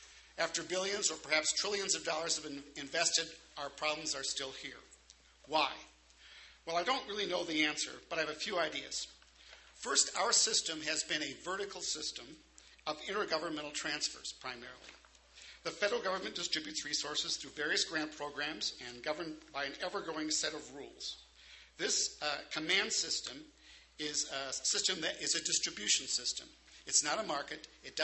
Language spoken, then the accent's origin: English; Minnesota, United States; I'm from Minnesota, the land of Paul Wellstone